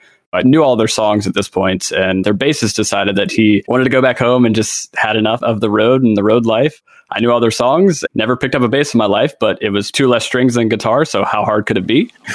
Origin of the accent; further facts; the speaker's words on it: North Carolina, United States; the last two members live in Maine, and I'm from North Carolina, so it didn't make much sense for me to stick around.